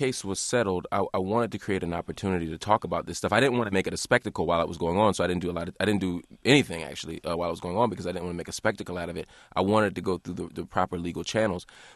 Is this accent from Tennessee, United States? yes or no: no; Philadelphia, Pennsylvania, United States; I grew up in a poor neighborhood. I grew up in North Philly.